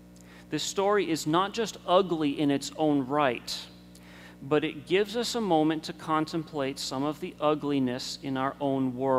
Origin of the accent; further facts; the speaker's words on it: Rhode Island, United States; public corruption that makes my home state of Rhode Island look like a Boy Scout camp.